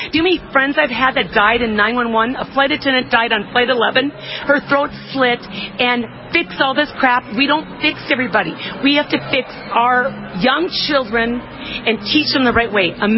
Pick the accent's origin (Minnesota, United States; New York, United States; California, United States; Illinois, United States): Minnesota, United States; Brainerd; I grew up in Brainerd, Nisswa.